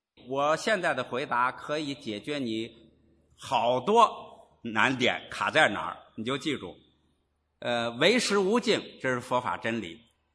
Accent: China; 全靠什么呀？我们中国人的文明程度高

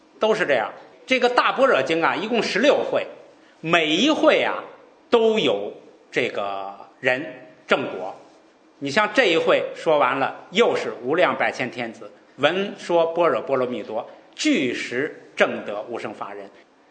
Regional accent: China; 我们中国人的中观三论

